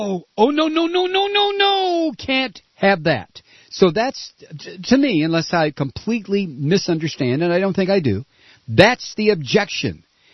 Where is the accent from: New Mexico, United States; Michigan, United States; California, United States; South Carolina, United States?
New Mexico, United States; now in Spokane, United States; I'm originally from New Mexico, where whites are a minority, and there is a great sense of tolerance for everyone.